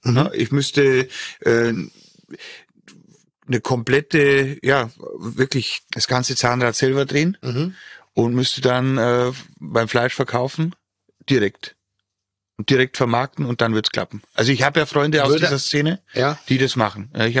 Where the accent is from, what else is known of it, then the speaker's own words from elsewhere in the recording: Bavaria, Germany; Und ich komme ja aus dem Bayerischen Wald